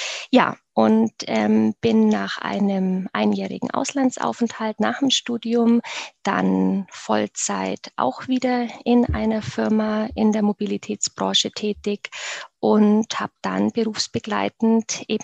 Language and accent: German; Augsburg, Bavaria, Germany; ich bin ursprünglich aus Augsburg, dort geboren und auch aufgewachsen